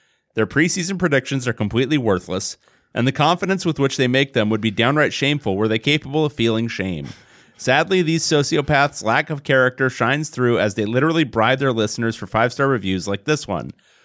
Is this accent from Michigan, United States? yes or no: no; Illinois, United States; I grew up in Illinois.